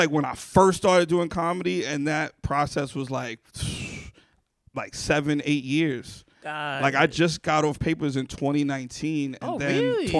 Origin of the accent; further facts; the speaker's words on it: Bronx, New York, United States; Boy. It's your boy. It's your boy. Stop playing. … I'm from the Bronx.